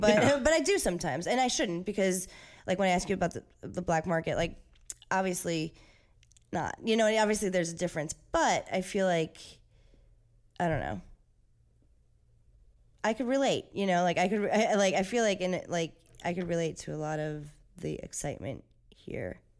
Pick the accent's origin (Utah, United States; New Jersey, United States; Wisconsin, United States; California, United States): New Jersey, United States; West New York; I'm from West New York, New Jersey.